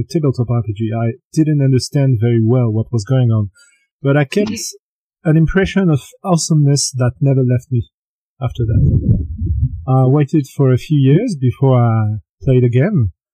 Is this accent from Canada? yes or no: no; Paris, Île-de-France, France; I'm from Paris, actually, and I'm living here.